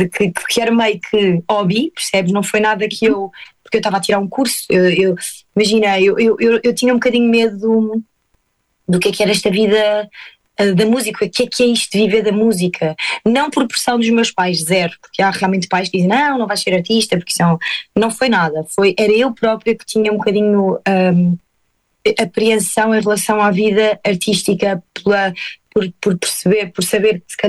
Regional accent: Estremoz, Évora, Portugal; basicamente, cresci em Estremoz, depois fui para a faculdade em Évora

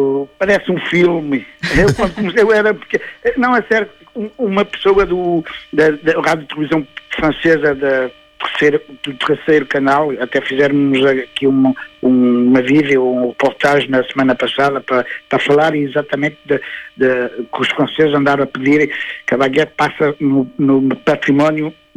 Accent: Fafe, Braga, Portugal; Eu sou de Faf, a terra mais bonita de Portugal.

